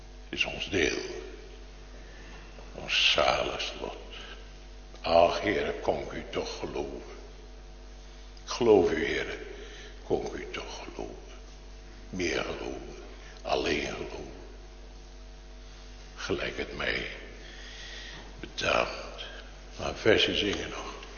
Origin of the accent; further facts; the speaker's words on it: Hogeveen, Drenthe, Netherlands; Ik kom uit Hogeveen.